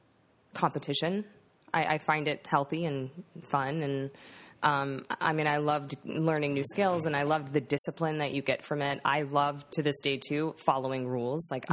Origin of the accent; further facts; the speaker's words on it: Louisiana, United States; born there; I was born in Louisiana.